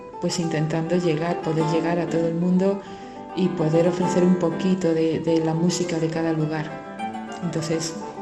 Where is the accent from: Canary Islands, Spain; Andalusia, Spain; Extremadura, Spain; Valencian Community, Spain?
Andalusia, Spain; Seville; a mí muchas veces me preguntan si puedo tocar flamenco, ya que soy sevillana